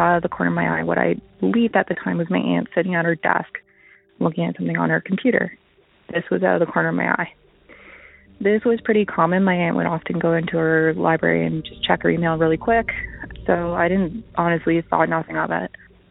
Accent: Canada; I'm from Canada

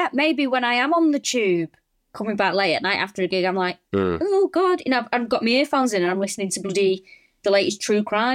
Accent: Manchester, North West England, United Kingdom; now in London, United Kingdom; I'm from Manchester. I'm from an area in North Manchester that, you know, isn't the best area. And yeah, there was a lot of crime, but I never felt scared. I lived in London for 5 years.

